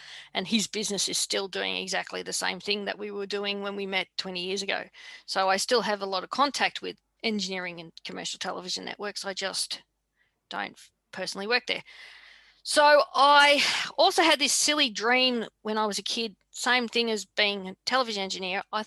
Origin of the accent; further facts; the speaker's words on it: Victoria, Australia; So I grew up in South Gippsland on a dairy farm, daughter of a dairy farmer and a deep sea fisherman.